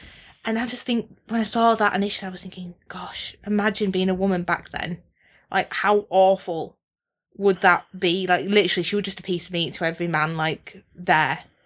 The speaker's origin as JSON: {"language": "English", "country": "United Kingdom", "said": "But I'm not American. I'm British."}